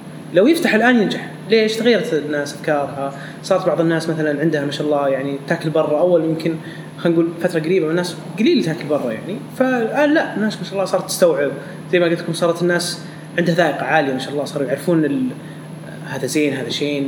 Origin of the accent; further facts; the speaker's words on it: Saudi Arabia; الحين الحمد لله يوم دخلنا في مجال المطاعم كسعوديين كلنا